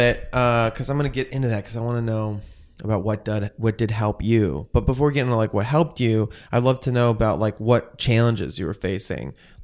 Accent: Chicago, Illinois, United States; moved away; like, I grew up in Chicago, but when I moved out here about 10 years ago, but I was living in the Valley.

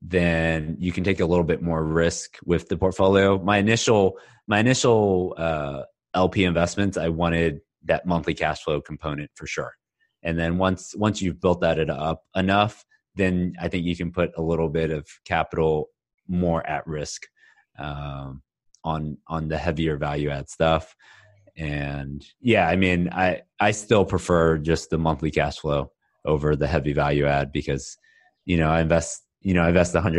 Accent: Houston, Texas, United States; now in Dallas, United States; I mean, I was born and raised in Houston, went to school in Austin, and I've been in Dallas for 12 years now.

